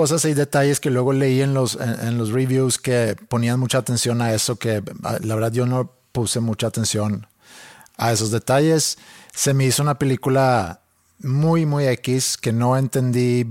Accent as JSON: {"language": "Spanish", "country": "Mexico", "said": "soy más mexicano yo que ellos dos juntos"}